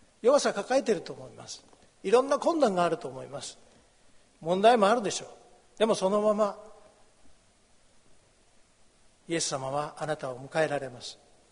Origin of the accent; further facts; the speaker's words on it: Mississippi, United States; Japanese is a second language; moved away as an adult; 私は弟が一人いる家庭で育ちました。いなくて寂しいというよりも早く出ていきたい、それでずっといました。だからミシシッピを出る時にいないと寂しい、そう言われた時とても嬉しかったです。それが私が21歳の時